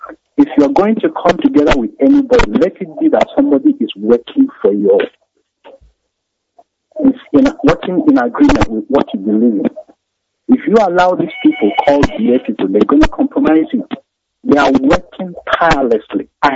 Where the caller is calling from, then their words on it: Birmingham, West Midlands, United Kingdom; I'm calling from Birmingham.